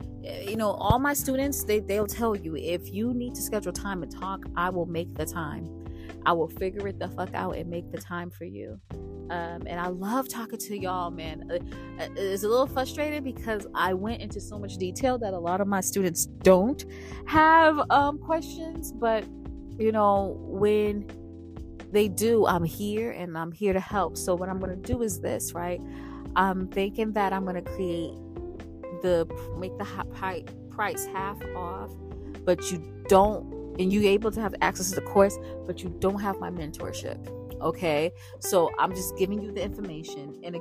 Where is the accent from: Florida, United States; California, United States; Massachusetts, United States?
Massachusetts, United States; Boston; I'm from Boston. That's our cousins. Boston, New York with cousins.